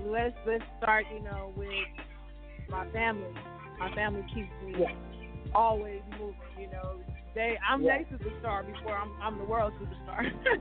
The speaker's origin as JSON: {"language": "English", "town": "Sacramento", "region": "California", "country": "United States", "tie": "born there", "said": "because I was born in Sacramento."}